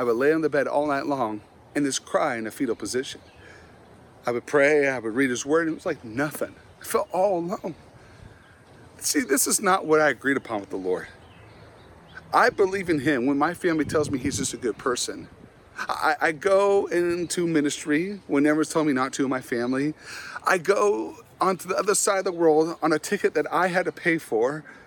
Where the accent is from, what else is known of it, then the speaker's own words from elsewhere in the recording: Lafayette, California, United States; I grew up in Lafayette, California, right by Berkeley.